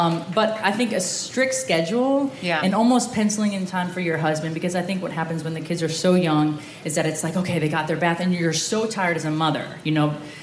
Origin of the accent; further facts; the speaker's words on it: Connecticut, United States; I grew up in Connecticut, which is far different than Montana.